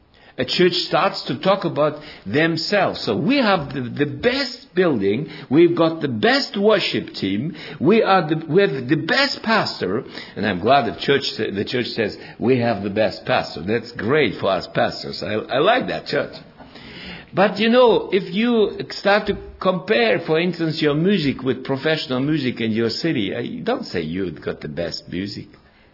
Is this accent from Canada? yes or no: no; Estonia; English is a second language; now in Germany; And when I finally married a Swabian girl, came here, and I come from Estonia, and I came here and I married a Swabian girl, a native German Swabian girl.